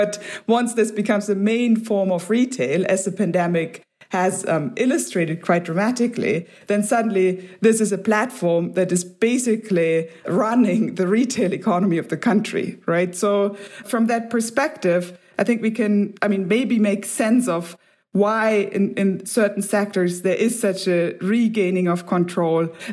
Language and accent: English; Germany; English is a second language; I'm from Germany